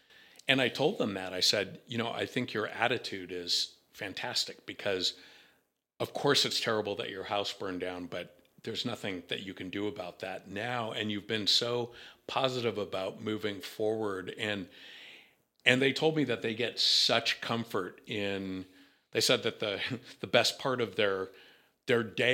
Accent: Los Angeles, California, United States; I grew up in Los Angeles, and I did not like it when I was growing up. I grew up in Studio City in the Valley, and it was very suburban.

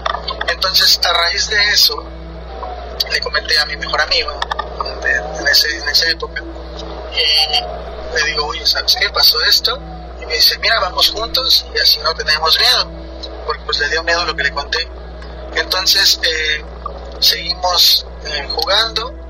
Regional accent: Tabasco, Mexico; soy originario de la Puebla Cruz, Perú, Tabasco.

